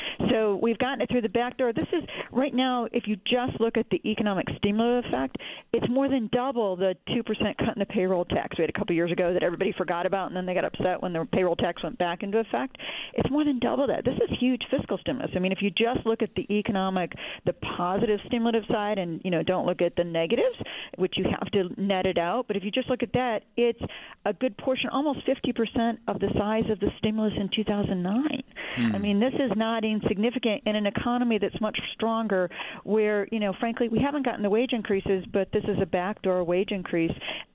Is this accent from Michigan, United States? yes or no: yes; Detroit, Michigan, United States; I'm always someone who, since I've lived through, I grew up in Detroit, so, you know, I've lived through a lot of bad economic times.